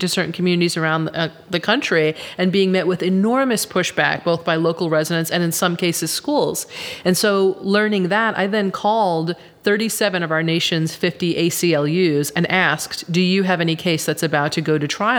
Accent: New York, United States; just by the chance that I grew up on Long Island and, you know, attended college here

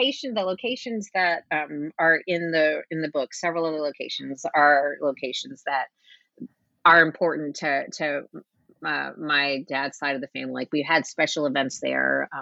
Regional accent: Key West, Florida, United States; I grew up in Key West junior high and high school.

